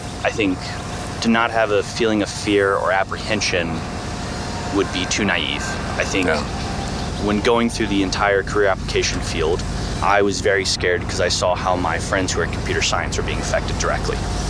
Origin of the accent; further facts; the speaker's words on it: the South, United States; I grew up in the South. I was raised Catholic, and so I know that lifestyle very well and what that means.